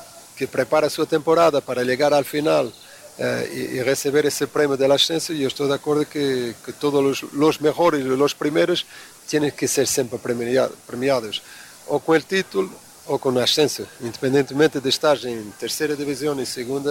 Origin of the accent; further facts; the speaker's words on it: Portugal; Spanish is a second language; para mí era muy fácil llegar aquí como portugués